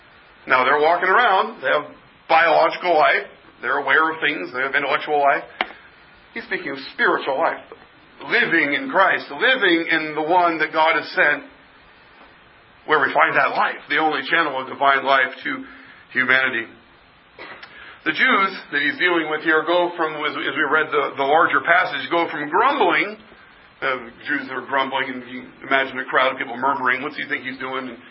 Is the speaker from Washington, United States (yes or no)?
yes; Bellevue, Washington, United States; I grew up in Bellevue